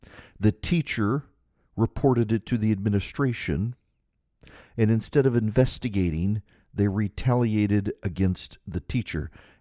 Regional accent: Louisiana, United States; I've got some audio I want to play for you when we come back from my home state of Louisiana.

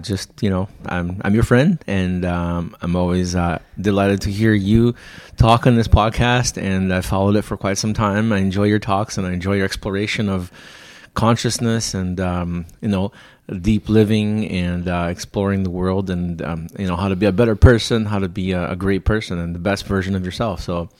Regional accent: São Paulo, Brazil; I was born in Brazil in a city called São Paulo. So that's a really one of the largest cities in South America, maybe one of the largest cities in the world.

